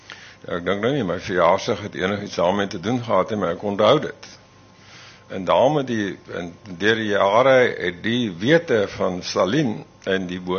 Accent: Laingsburg, Western Cape, South Africa; Ek kom van Lynsburg, van Middelplaas, en daar was 12 kinders in matriek, en ek was die ouer broer, daar was 3 meisies, en ek was die ouer broer.

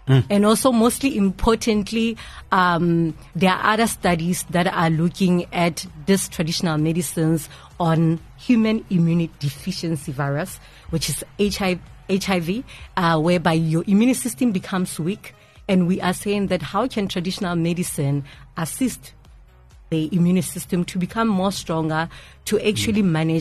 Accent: Thaba Nchu, Free State, South Africa; And this has been reported in my hometown, which is Tabanchu

